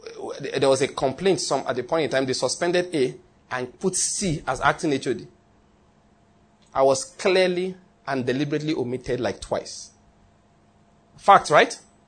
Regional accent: Ondo, Nigeria

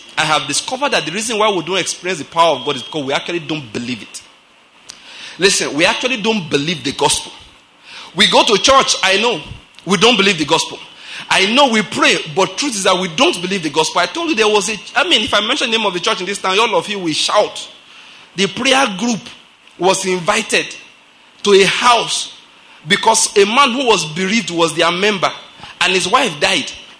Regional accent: Nigeria; you know, I'm a Nigerian. I'm a black man.

